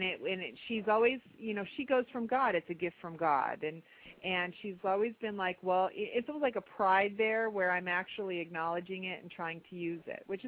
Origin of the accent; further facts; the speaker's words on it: Ohio, United States; And coming from, again, Ohio, a small town in Ohio, my grandmother was Canton.